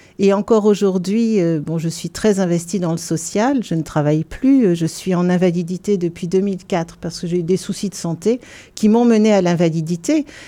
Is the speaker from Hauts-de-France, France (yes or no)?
yes; Saint-Quentin, Hauts-de-France, France; born there; Donc je suis née à Saint-Quentin, dans le département de l'Aisne. Il y a quelques années déjà, il y a 60 ans en fait déjà.